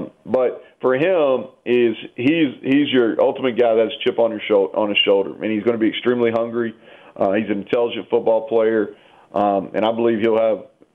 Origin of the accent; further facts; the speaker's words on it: Kentucky, United States; I'm from Kentucky, so I remember him really well.